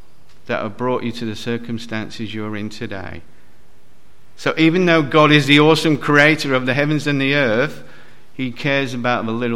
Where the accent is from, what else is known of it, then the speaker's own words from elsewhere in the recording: Northern Ireland, United Kingdom; also born or lived in England; now in Australia; I was born in Ireland, grew up in England, emigrated to Australia. I was a Roman Catholic, now I'm a Presbyterian minister.